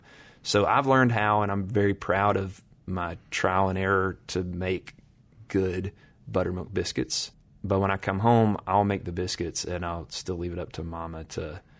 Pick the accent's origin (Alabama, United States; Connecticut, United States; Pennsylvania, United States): Alabama, United States; where I grew up in North Alabama, when you go to the beach for summer vacation, if you get to go, you drive straight through Chilton County, which is our peach growing region.